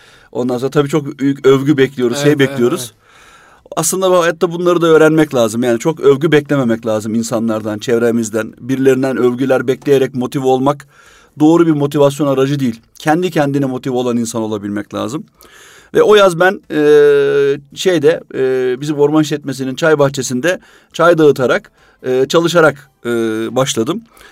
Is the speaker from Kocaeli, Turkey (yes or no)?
yes; İzmit, Kocaeli, Turkey; Biz 5 kardeş olarak büyüdük. Tabii o Allah'a şükür hamdolsun çok güzel bir ortamda İzmit'te büyüdük. Ama tabii bir memur ailesinin, bir memur çocuğunun yaşadığı genel ekonomik koşullar ve kurallar altında büyüdük.